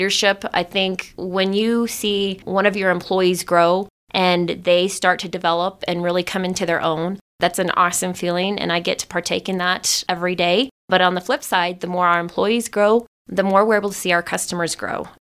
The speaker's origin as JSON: {"language": "English", "town": "Dodge City", "region": "Kansas", "country": "United States", "moved": "yes", "lives_now": "San Luis Valley, United States", "said": "I'm from Dodge City, Kansas."}